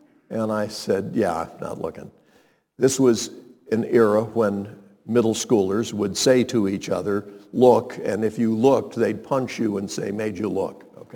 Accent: Montreat, North Carolina, United States; I was growing up in Montreat, North Carolina, a lovely little town near Asheville.

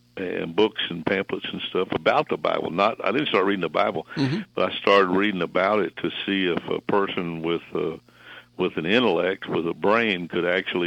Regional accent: Galveston, Texas, United States; I grew up in Galveston, Texas

